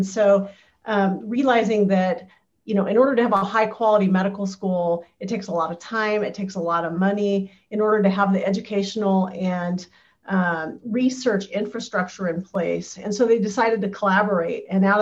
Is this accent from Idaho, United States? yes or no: yes; Cambridge, Idaho, United States; So first, I just want to clarify, I'm from Cambridge, Idaho. Midvale, they were our opponents in sports, and so we were a big rival.